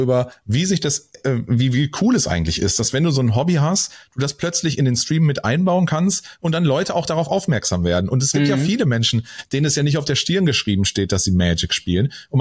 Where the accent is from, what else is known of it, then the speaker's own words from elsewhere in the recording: North Rhine-Westphalia, Germany; ich komme aus dem Ruhrgebiet